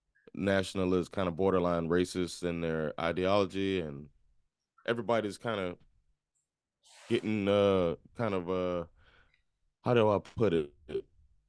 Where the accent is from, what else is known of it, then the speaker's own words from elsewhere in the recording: Miami, Florida, United States; I'm from Miami. I don't think it gets more laid back than that.